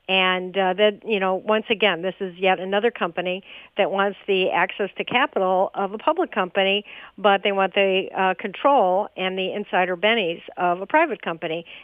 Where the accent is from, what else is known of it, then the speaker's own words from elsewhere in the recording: Chicago, Illinois, United States; I grew up in Chicago under the original Mayor Daley, the first Mayor Daley